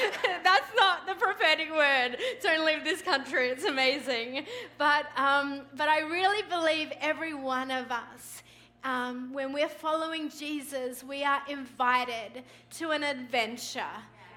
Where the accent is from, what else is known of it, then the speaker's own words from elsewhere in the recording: Sydney, New South Wales, Australia; moved away as an adult; And we are from Sydney, born and raised 30 years in Sydney, Australia.